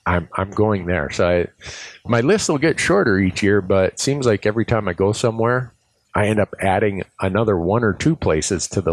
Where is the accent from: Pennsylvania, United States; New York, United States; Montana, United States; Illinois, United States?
Montana, United States; There's places even in my home state of Montana that we've not got to.